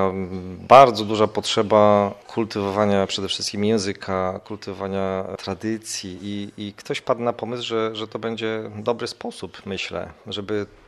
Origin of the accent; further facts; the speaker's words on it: Mokre, Subcarpathian Voivodeship, Poland; To jest powiat sanocki, czyli w zasadzie prawie w samym tym kąciku na południe Polski. Tak, to jest miejscowość, mała miejscowość pomiędzy górami Mokre.